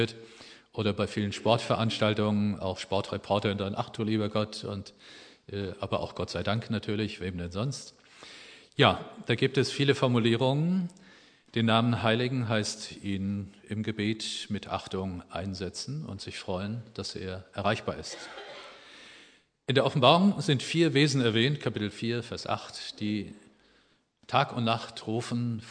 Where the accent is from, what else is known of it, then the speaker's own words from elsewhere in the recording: Germany; Ich bin Deutscher hier